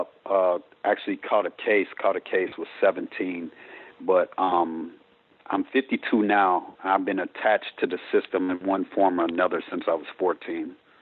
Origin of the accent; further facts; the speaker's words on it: Elgin, Illinois, United States; born there; I'm not originally from Rockford. I was born in outside Chicago in Elgin.